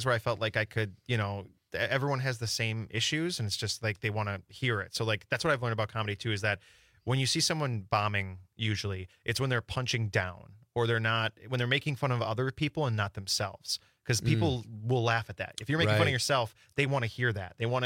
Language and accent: English; Milwaukee, Wisconsin, United States; And so it's like an hour to them, 2 hours to where I grew up. And so I'm from Milwaukee.